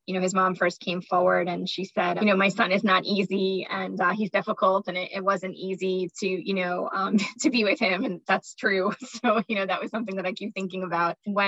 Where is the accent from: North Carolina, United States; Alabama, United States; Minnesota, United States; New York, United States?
New York, United States; Massapequa; I'm from Massapequa, New York.